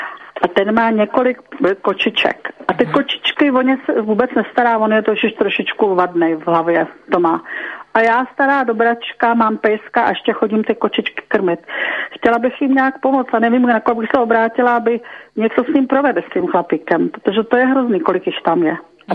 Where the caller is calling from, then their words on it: Jihlava, Vysočina Region, Czechia; já jsem tady posluchačka z Jihlavy